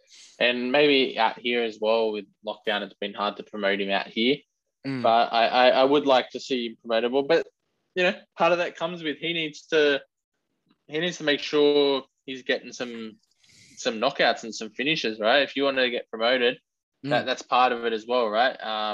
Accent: Australia; because I'm Australian

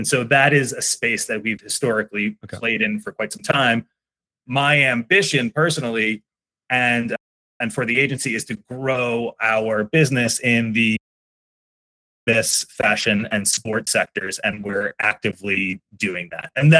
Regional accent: Long Island, New York, United States; I grew up as a New York basketball fan. I grew up on Long Island. I grew up going to Knicks games.

